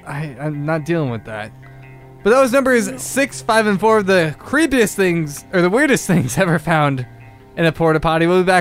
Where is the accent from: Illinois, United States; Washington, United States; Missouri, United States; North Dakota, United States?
Washington, United States; Puyallup; I'm from Puyallup, so people are always just like, is it Puyallup?